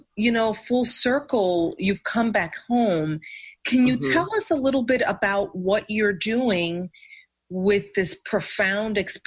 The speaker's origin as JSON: {"language": "English", "town": "Bronx", "region": "New York", "country": "United States", "tie": "born or raised there", "said": "I grew up on the Grand Concourse, not far from Bronx, Lebanon, a block and a half away, at 1460 Grand Concourse, in fact, between 171st and 172nd."}